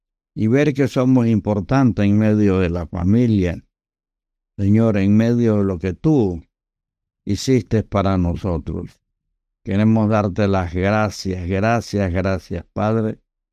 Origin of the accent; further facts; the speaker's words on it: Agua Dulce, Coclé, Panama; Crecimos en la República de Panamá, provincia de Coclé, en el distrito de Agua Dulce, corregimiento de Agua Dulce. Tierra bendecida, tierra de la sal y el azúcar.